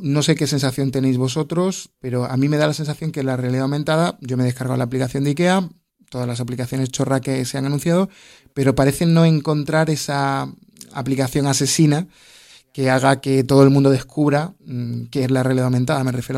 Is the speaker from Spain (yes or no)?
yes; Andalusia, Spain; ya que me lo puedo permitir porque soy andaluz